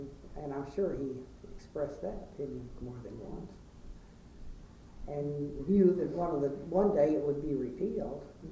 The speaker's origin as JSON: {"language": "English", "town": "Early Times", "region": "Kentucky", "country": "United States", "tie": "born or raised there", "said": "I was born in Early Times, Kentucky, which was, of course, a little, I don't think it was, I don't know what it was. It was just a post office, I suppose, and a distillery. And I went to school briefly at, for several years, at the country school across the way"}